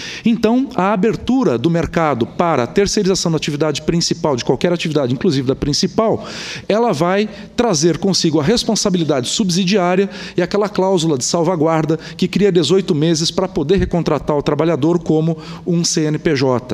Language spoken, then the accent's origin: Portuguese; Brazil; rogo eu, como brasileiro, que venham todas as outras